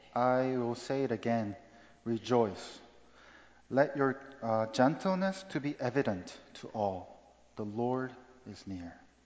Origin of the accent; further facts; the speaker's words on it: South Korea; when I was growing up in South Korea